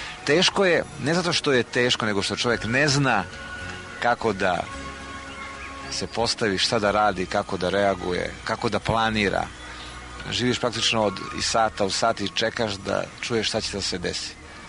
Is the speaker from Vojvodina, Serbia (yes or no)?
yes; Vršac, Vojvodina, Serbia; also born or lived in Kikinda; now in Budapest, Hungary; Rođen sam u Vršcu, živio sam dosta dugo u Vršcu. Dobro, u Kikindu sam išao nešto malo u osnovnu školu i gimnaziju.